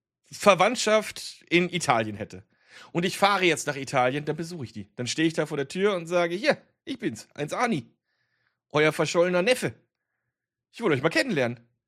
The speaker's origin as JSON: {"language": "German", "country": "Germany", "said": "ich komme selber aus Deutschland"}